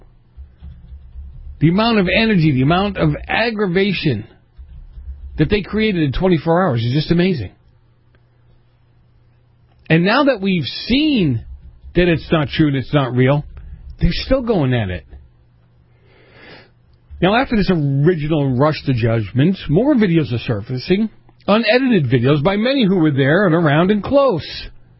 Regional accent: Massachusetts, United States; she's from my home state of Massachusetts.

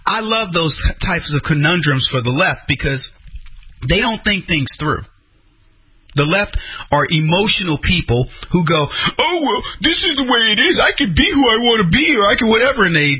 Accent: St. Louis, Missouri, United States; she lived in St. Louis. I was from St. Louis.

